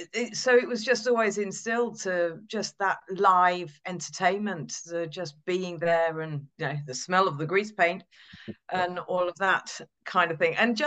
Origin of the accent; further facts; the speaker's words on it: Sutton Coldfield, West Midlands, United Kingdom; Well, born and bred in Sutton Coldfield, really.